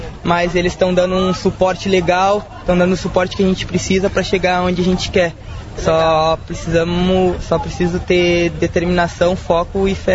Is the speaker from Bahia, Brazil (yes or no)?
no; Cachoeirinha, Rio Grande do Sul, Brazil; Eu vim de Cachoeirinha, e onde eu morava lá não tinha pista de skate. Eu tinha que vir para Porto Alegre para conseguir andar de skate na pista do IAPI. E assim eu me criei.